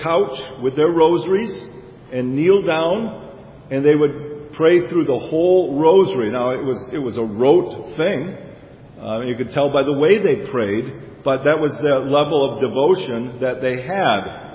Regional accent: Grand Rapids, Michigan, United States; born there; I was born in Grand Rapids, Michigan in 1958, so I'll do the math for you.

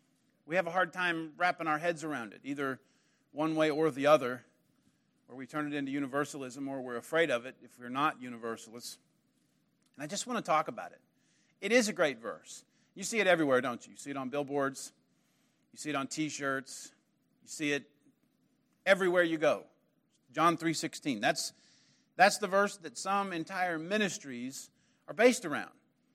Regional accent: Springdale, Arkansas, United States; also born or lived in Alabama; My wife's from Fort Smith. I'm from the Springdale area. We have been in Alabama for the past 10 years. We're back in town for a little while.

